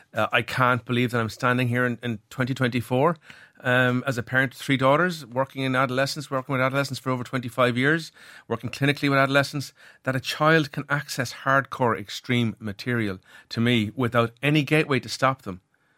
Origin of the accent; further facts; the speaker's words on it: Cork, Munster, Ireland; I grew up in Cork